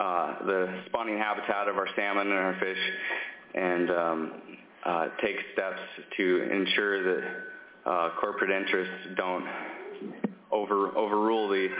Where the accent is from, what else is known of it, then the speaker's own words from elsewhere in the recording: Juneau, Alaska, United States; I'm a lifelong Alaskan, third-generation commercial fisherman. I grew up in Juneau. My grandfather had a dairy farm about where Don Abel's is now.